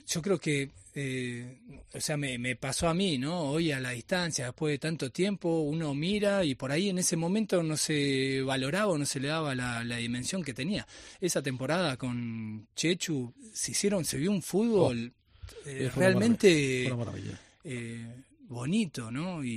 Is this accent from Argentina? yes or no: yes; Argentina; now in Salamanca, Spain; soy argentino y vengo de Argentina.